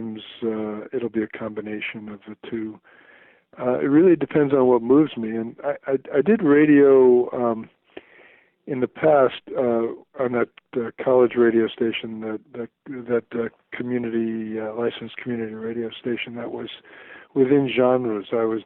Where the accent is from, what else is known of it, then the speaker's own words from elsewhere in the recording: New York, United States; I used to listen to that station growing up. I lived in New York. I'm originally from New York.